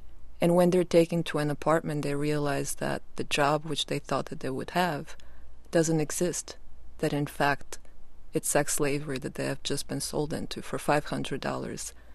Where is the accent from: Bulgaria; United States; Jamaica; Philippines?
Bulgaria; I come from Bulgaria, and I show up to the village where I'm from